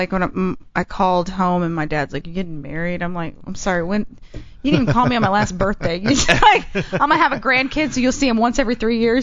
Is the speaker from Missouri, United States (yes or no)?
no; Texas, United States; I grew up in Texas